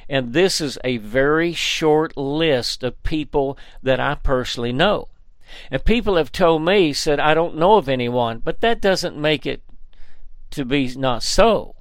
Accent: Dayton, Tennessee, United States; There's a doctor in my hometown in Dayton, Tennessee.

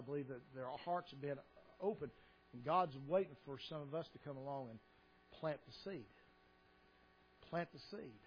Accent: United States; accent: hillbilly; are there hillbillies that live there that understand and follow my accent?

